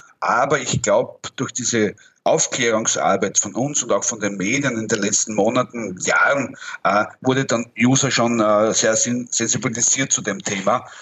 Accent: Austria

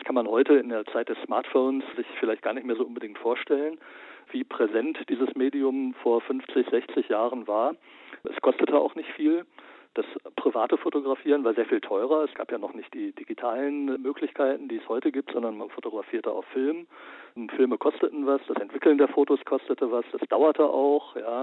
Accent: West Germany, Germany; born there; Ich bin gebürtiger Westdeutscher und Jahrgang 1970

